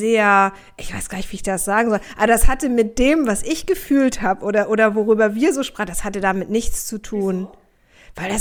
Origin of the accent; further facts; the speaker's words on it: Hamburg, Germany; Also ich komme aus Hamburg. Ich komme aus Hamburg-Aldonor, also ganz nah am Kiez.